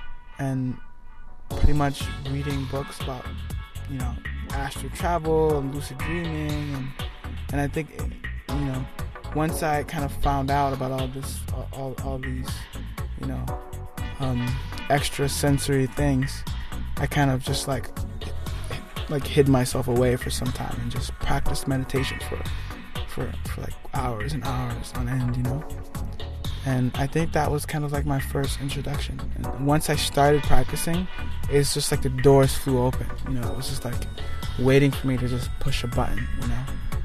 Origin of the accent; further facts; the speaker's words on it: New York City, New York, United States; I think, you know, growing up in New York City is beautiful because it moves so fast, you know?